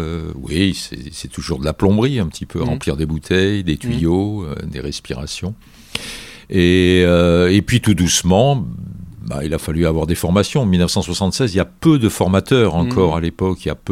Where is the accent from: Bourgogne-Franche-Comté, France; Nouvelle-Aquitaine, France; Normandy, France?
Nouvelle-Aquitaine, France; Capbreton; born there; je suis né à Cabreton, à Bayonne. Mes grands-parents étaient là et l'océan était là.